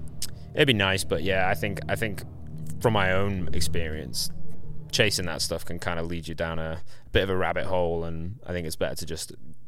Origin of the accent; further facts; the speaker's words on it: England, United Kingdom; Maybe the fact that we're English and we're silly.